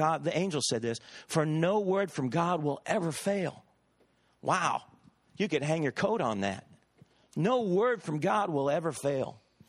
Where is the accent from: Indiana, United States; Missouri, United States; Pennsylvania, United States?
Missouri, United States; St. Joseph; A friend of mine back in my hometown in Missouri, St. Joseph, Missouri, has a little son named Jonah